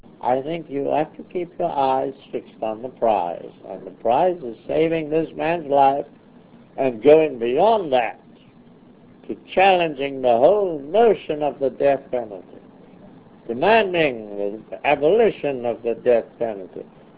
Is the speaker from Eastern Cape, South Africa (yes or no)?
yes; Port Elizabeth, Eastern Cape, South Africa; born or raised there